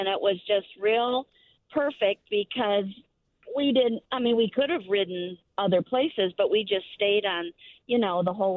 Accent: Rockford, Illinois, United States; my friends and I, now this was before Divvy bikes, but we came in, we're from Rockford, and we came in for the day and wanted to ride the path along the lake.

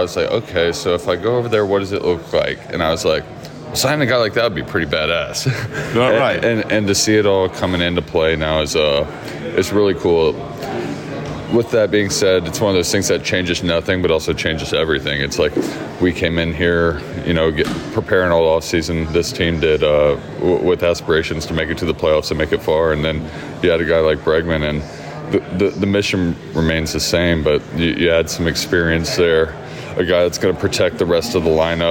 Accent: Louisiana, United States; I grew up an LSU baseball fan just because it was like, it was one of the closer colleges to my hometown.

